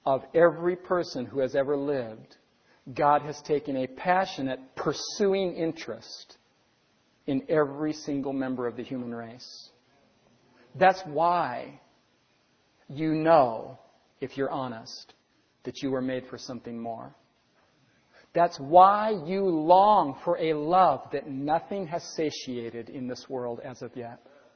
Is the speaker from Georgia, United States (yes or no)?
no; Los Angeles, California, United States; also born or lived in Riverside; but I was born in Riverside, California. I grew up in Los Angeles.